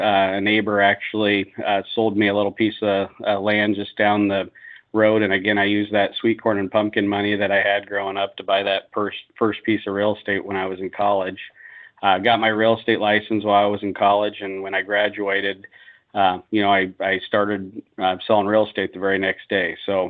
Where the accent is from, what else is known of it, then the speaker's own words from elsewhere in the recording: Iowa, United States; So I grew up in Warren County, Iowa, just south of Des Moines.